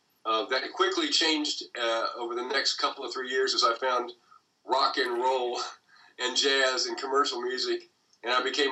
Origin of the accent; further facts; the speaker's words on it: Portsmouth, Ohio, United States; also born or lived in Huntington, West Virginia; So I grew up in Portsmouth, Ohio, in Huntington, West Virginia, so it would have been one of those two areas.